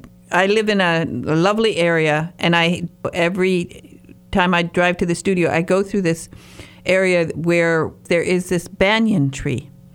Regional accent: Michigan, United States; I ran wild my entire childhood through the forest. I am from Michigan's northern peninsula, the Upper Peninsula.

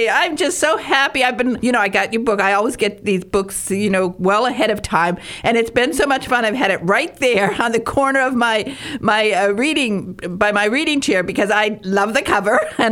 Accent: Detroit, Michigan, United States; I grew up in Detroit. When I was in third grade, we moved to Detroit, and I lived in Highland Park on Glendale Avenue.

